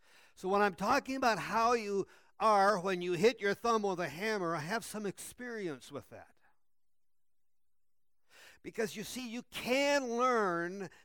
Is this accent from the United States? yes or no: yes; Hinckley, United States; I grew up here in Hinckley. I was raised on a dirt farm on the other side of Hinckley, over here west of Hinckley.